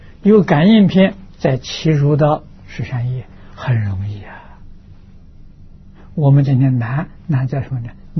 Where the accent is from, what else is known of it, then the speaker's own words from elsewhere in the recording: Anhui, China; 我们家乡是因为受桐城派的关系，啊，那个地区就是桐城派的范围。啊，桐城、舒城、庐江，就是这个地区